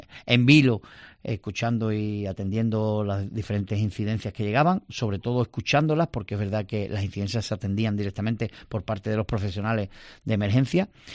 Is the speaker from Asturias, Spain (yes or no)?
no; Ayamonte, Andalusia, Spain; yo que soy de Ayamonte, me fui a Ayamonte